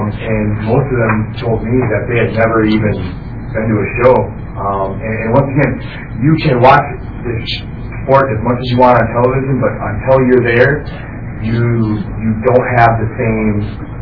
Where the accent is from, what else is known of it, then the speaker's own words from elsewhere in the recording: Minnesota, United States; We want to be treated like Minnesota because we are Minnesotan